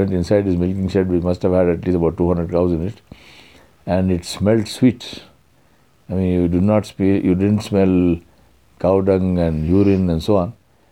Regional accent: India; You know, it's very important for me as an Indian to be able to see these things.

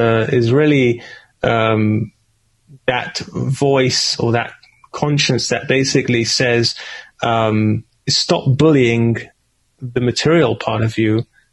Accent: United Kingdom; now in Israel; Well, I am living in Israel, but I'm not American. I'm British.

